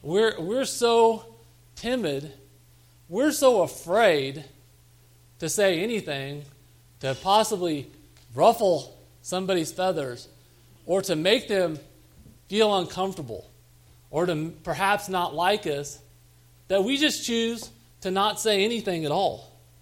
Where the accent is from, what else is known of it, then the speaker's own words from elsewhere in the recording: Missouri, United States; I've been on the East and West Coast, and I say, I'm from Missouri, and people just seriously look at you like, is that in the United States?